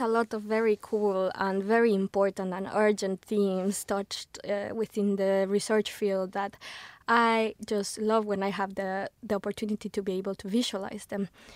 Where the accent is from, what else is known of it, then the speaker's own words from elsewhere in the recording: Guatemala; So you, for example, I'm from Guatemala